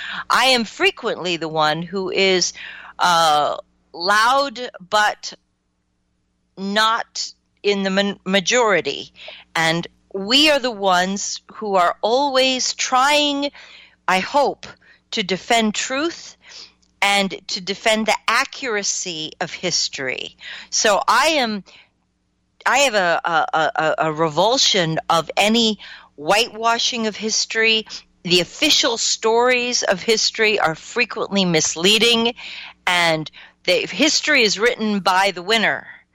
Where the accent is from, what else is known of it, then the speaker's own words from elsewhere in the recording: West Coast, United States; now in Maryland, United States; In my experience, as somebody who's lived in Maryland for almost 20 years. I came here from the West Coast, but I have now considered Maryland my home.